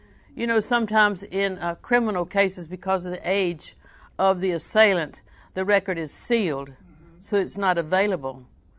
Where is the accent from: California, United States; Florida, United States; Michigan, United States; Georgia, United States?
Florida, United States; Auburndale; I'm from Auburndale.